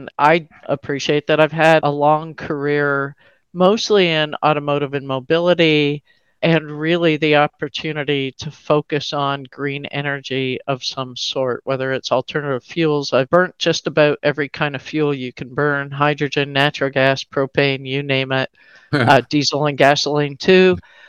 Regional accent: Canada; I am very happy to say I'm also Canadian.

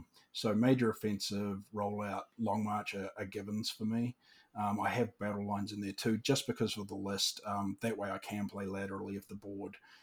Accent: New Zealand; now in United States; Growing up in New Zealand

